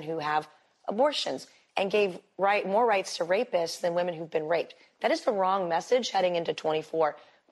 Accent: South Carolina, United States; There in my home state of South Carolina

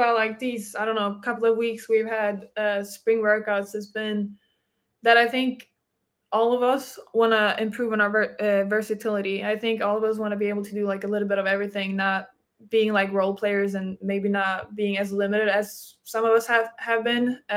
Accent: Sweden; English is a second language; I usually say that I play basketball and I'm from Sweden.

